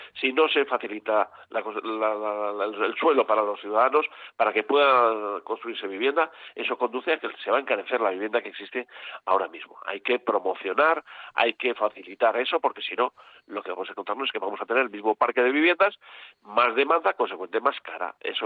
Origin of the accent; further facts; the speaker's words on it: Basque Country, Spain; los vascos estamos en Europa